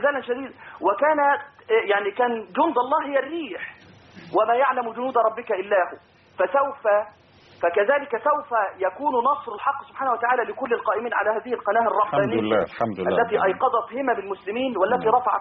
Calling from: Dakahlia, Egypt; انا بتكلم من الدقهلية

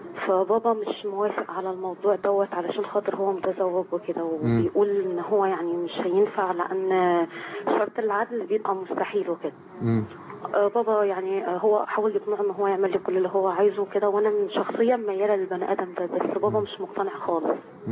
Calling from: Cairo, Cairo Governorate, Egypt; من القاهرة، بس كنت عايز أسأل حضرتك على حاجة

